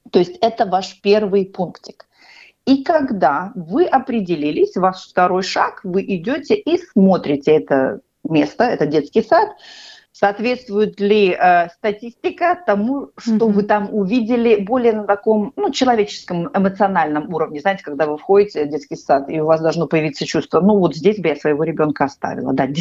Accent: Russia; now in Australia; вот когда мы выросли в России

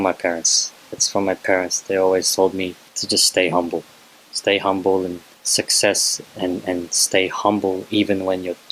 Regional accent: San Simon, Central Luzon, Philippines; Both my parents are Filipino and we're from Pampanga. San Simon Pampanga.

